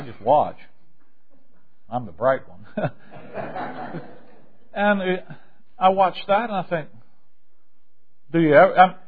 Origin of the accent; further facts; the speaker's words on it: Alabama, United States; now in Chicago, United States; I'm from Alabama. We didn't play hockey in Alabama. I didn't think about hockey. We didn't play soccer either. We moved to Chicago.